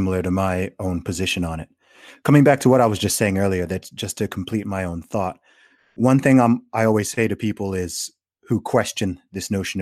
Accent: Saudi Arabia; I grew up in Saudi Arabia

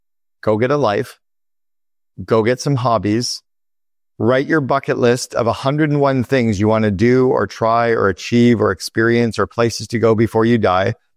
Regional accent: Sudbury, Ontario, Canada; We grew up together in Sudbury, Canada. He's from Canada originally, from Northern Ontario.

